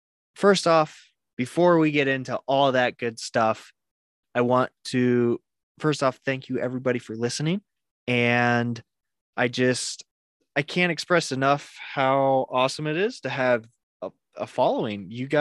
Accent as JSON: {"language": "English", "country": "United States", "said": "as you probably all know, that I am obviously American."}